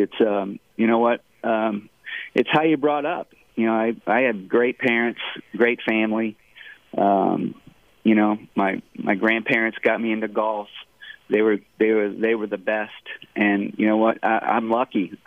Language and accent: English; Northeastern United States, United States; now in Georgia, United States; I know I'm not from the South, but I feel this is my home now.